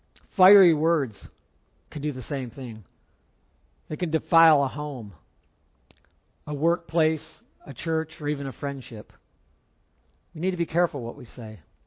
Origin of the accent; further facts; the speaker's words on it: Simi Valley, California, United States; I remember growing up in California. In the early 70s, there was a very large fire that burned for weeks.